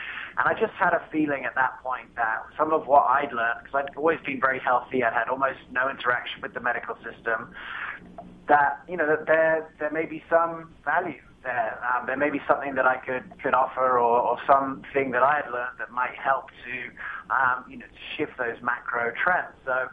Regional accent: England, United Kingdom; also born or lived in Colorado, United States / South Africa; I was born in Colorado, but I grew up in England and South Africa. My parents are South African. I grew up in England.

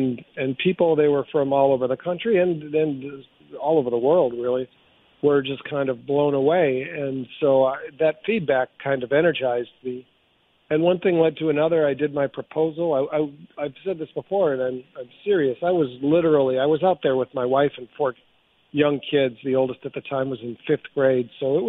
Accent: Wisconsin, United States; then I came back to my home state in 2002 as a, they called it a super general assignment feature writer at the Milwaukee Journal Sentinel

